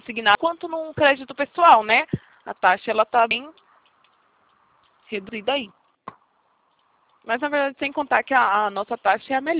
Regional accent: Bahia, Brazil; now in Itatiba, Brazil; que eu sou da Bahia, mas hoje eu moro atualmente em Itatiba, né, interior de São Paulo.

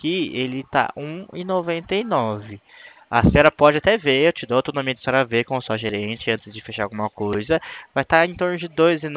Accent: Sorocaba, São Paulo, Brazil; eu sou aqui de Sorocaba, tá de São Paulo mesmo

